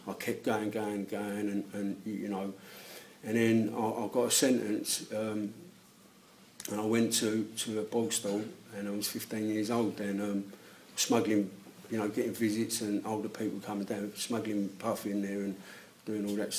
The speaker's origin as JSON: {"language": "English", "region": "London", "country": "United Kingdom", "said": "and I come from London, and my family is a dysfunctional one."}